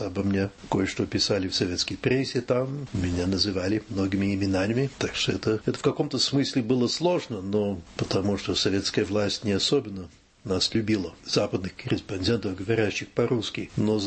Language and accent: Russian; Île-de-France, France; я родился под Парижем. В 1945 году, когда вот как раз когда война кончилась, конечно, я этого не помню, но родители, для них это много чего значило. И мы жили здесь.